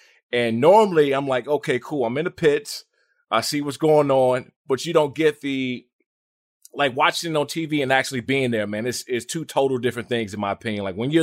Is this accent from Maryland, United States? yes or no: yes; Maryland, United States; And, you know, I grew up in Maryland, Washington, D.C. area.